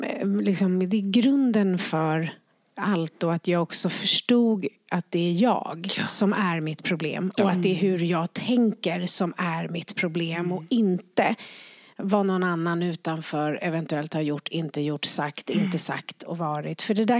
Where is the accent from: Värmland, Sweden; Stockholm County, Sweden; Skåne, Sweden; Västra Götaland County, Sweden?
Stockholm County, Sweden; Skärholmen; Jag är från Skärholmen.